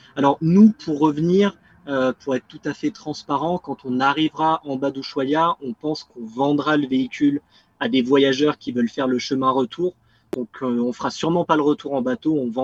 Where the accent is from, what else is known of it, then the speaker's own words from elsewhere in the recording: Lyon, Auvergne-Rhône-Alpes, France; on est Européens, on est Français. Avant de partir, on habitait à Lyon, donc à peu près au centre de la France.